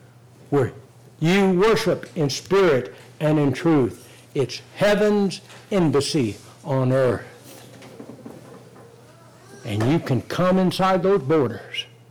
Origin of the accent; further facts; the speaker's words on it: United States; I'm an American.